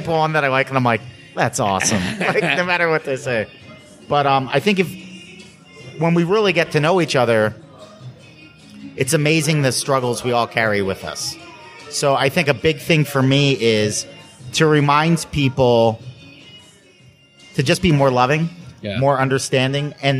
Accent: East Coast, United States; I'm from the East Coast. That's what we do.

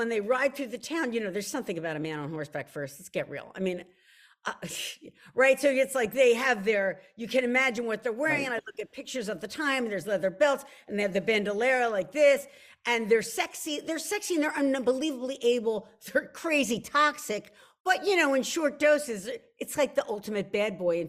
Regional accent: Philadelphia, Pennsylvania, United States; And I'm from Philly. I've never been in a lemon grove.

